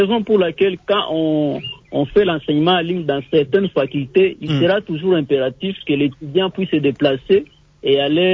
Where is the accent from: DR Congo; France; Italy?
DR Congo; mais ici chez nous en RDC, nous avons encore un grand problème